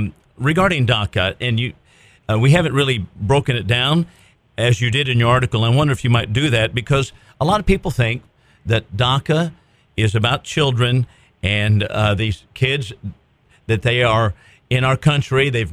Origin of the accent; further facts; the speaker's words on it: Phoenix, Arizona, United States; I remember growing up in Phoenix that it came about that, you know, you couldn't even get into an emergency room.